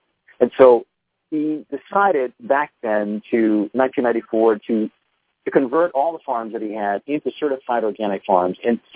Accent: New York City, New York, United States; Even in the urban cities, I grew up in New York City, and I got to tell you, back then, small gardens, urban gardens weren't a big thing

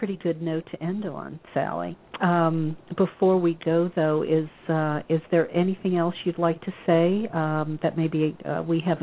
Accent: the South, United States; myself, I came from the South, the Bible Belt.

